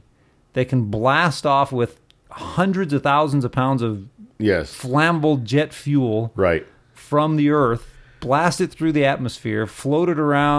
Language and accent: English; New Mexico, United States; that's my home state, New Mexico, but I wasn't anywhere near there.